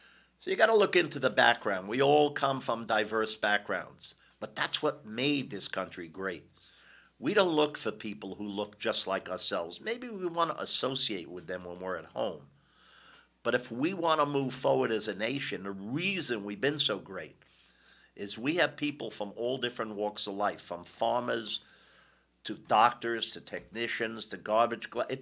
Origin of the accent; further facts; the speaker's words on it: Brooklyn, New York, United States; I grew up in Brooklyn, New York.